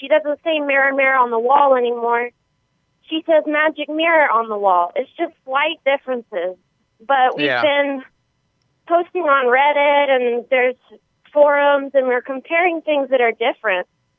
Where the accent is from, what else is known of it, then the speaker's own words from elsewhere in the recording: United States; I was never very good at geography. Big surprise, I'm American.